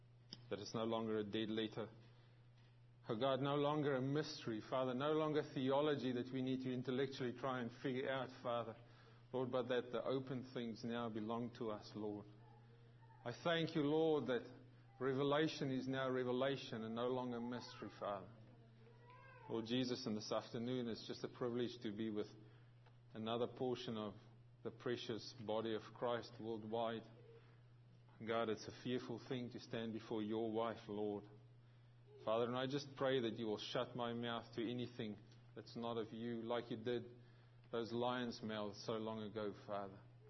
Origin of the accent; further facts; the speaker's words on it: South Africa; moved away as an adult; now in New Zealand; I grew up in South Africa, was born in South Africa, and moved to New Zealand about 10 years ago.